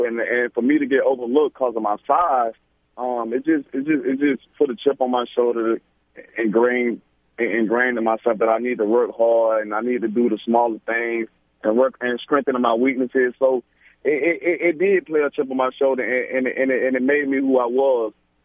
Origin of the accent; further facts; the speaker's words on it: Pahokee, Florida, United States; It developed growing up in Pahokee, Florida.